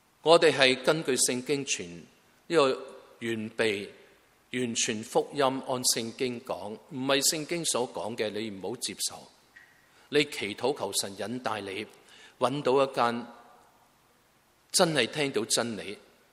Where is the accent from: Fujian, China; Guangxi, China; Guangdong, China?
Guangdong, China; 有时我们广东人发酵啊